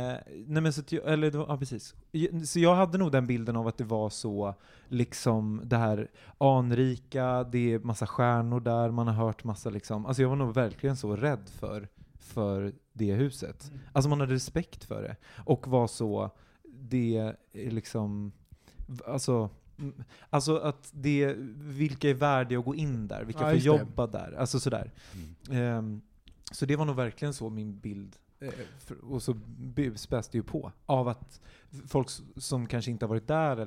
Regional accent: Gotland, Sweden; jag är från Gotland

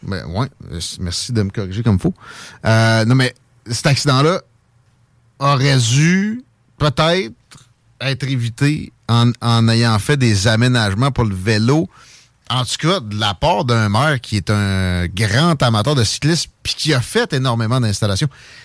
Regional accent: Canada; Je suis Canadien

